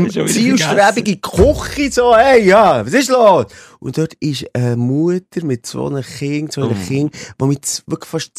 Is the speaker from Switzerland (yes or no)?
yes; Switzerland; Und es hat so ausgesehen wie bei uns in der Schweiz, wenn ein braun-grauer Bach übers Ufer geht.